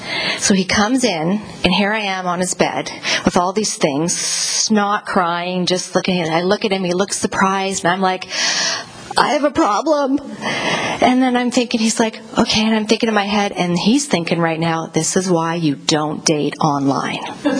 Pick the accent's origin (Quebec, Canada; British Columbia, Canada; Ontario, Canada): British Columbia, Canada; Mission; I come from Mission, BC, Canada.